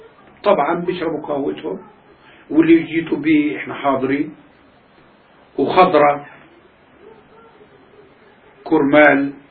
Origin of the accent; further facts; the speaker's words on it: Haifa District, Palestine; moved away; بما فيهم قريتنا. يعني بدل البقرة أعطى منوحة 10 قرى بما فيها سكانها، سوانة ورجالة وبساتينها ودواب إلى آخره، لكن إحنا لم نكن نخضع لا لسرسك ولا لسليم الخوري، كنا يعني شيوخ بلدنا